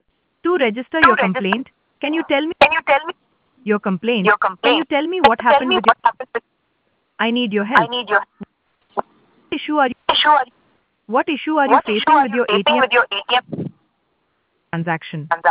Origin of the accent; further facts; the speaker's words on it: India; from India. I'm here.